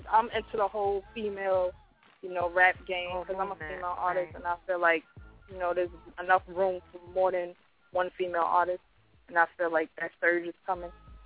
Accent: Staten Island, New York, United States; Well, I actually grew up with … Like I'm from Park Hill. I'm from the same project that they're from.

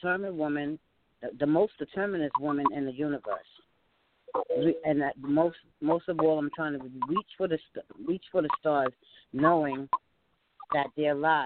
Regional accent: Manhattan, New York, United States; New York. I'm from Manhattan.

